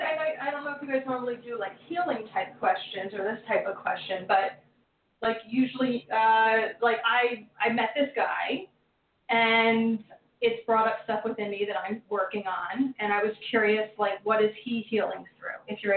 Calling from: New Jersey, United States; New Jersey.

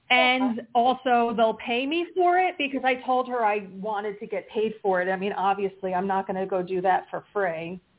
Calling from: Pennsylvania, United States; I'm calling from Pennsylvania.

